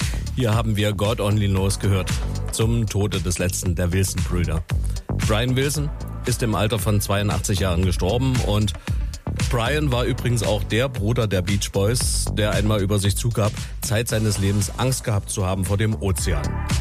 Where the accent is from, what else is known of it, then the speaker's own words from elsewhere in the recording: Halle, Saxony-Anhalt, Germany; in meiner Heimatstadt Halle auf der Peisnitzinsel aufgetreten sind